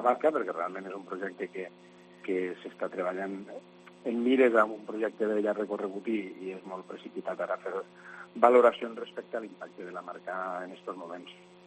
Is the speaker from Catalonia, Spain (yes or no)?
no; Valencian Community, Spain; som de la zona del Baix Maestrat, però la part interior, no?